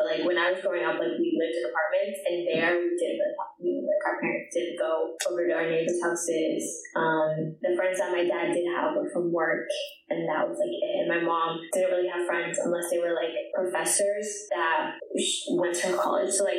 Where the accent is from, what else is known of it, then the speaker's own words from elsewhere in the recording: Augusta, Maine, United States; I grew up in Central Maine, so like Augusta, and that was like a very white place